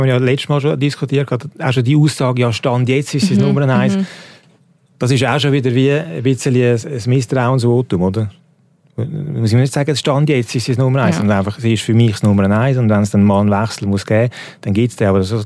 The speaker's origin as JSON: {"language": "German", "country": "Switzerland", "said": "als es bei uns in der Schweiz noch der Fall ist"}